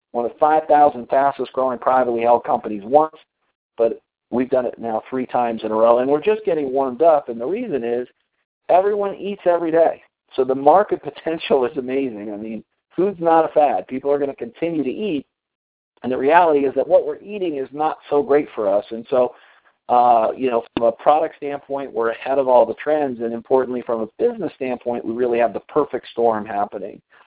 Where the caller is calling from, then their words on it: Colorado, United States; I'm calling in from Colorado tonight.